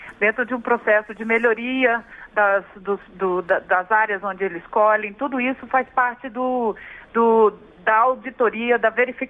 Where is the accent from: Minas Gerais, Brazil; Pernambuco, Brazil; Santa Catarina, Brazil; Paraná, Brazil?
Minas Gerais, Brazil; Olha, eu sou mineira, né? Então mineira gosta de uma prosa.